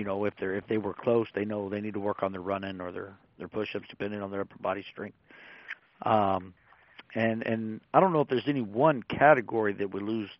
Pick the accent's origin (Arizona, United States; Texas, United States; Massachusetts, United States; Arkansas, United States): Texas, United States; El Paso; Now, I grew up in El Paso, Texas, so I spoke Spanish growing up.